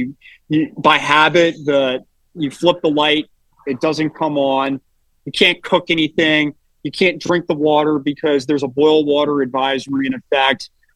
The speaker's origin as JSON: {"language": "English", "town": "New Orleans", "region": "Louisiana", "country": "United States", "tie": "born or raised there", "said": "Look, just growing up in New Orleans, I've just been through this so many times when the power goes out during a tropical storm or a hurricane"}